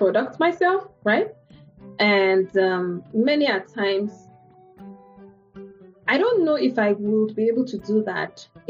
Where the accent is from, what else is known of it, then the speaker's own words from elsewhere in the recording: Nigeria; At least when I was growing up in Nigeria.